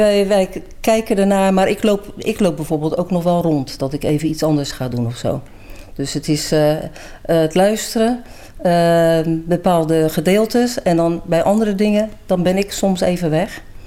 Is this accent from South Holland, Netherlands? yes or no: yes; Bergshoek, South Holland, Netherlands; en woon ook natuurlijk in Bergshoek. Eigenlijk ook mijn hele leven al.